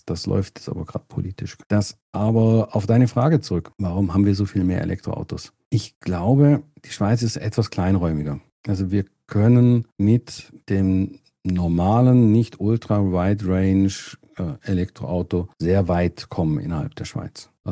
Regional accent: Germany; now in Switzerland

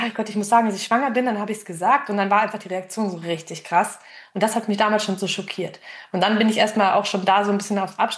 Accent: Bavaria, Germany; ich bin jetzt auch noch in Bayern aufgewachsen. Bisschen ländlicher aufgewachsen

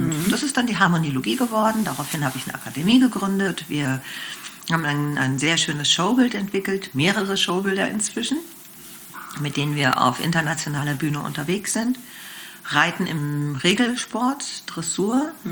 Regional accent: Unna, North Rhine-Westphalia, Germany; also born or lived in Lake Constance; Gebürtig komme ich vom Bodensee. Aufgewachsen bin ich im Ruhrgebiet in Unna in einer reinen Akademikerfamilie

